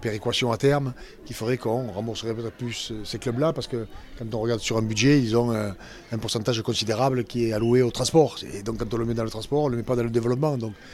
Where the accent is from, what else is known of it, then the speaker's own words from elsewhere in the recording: Rodez, Occitanie, France; born there; je suis né à Rodez, et j'ai donc atterri à Rodez, ça me fait toujours quelque chose, même si j'y ai pas grandi, j'y suis simplement né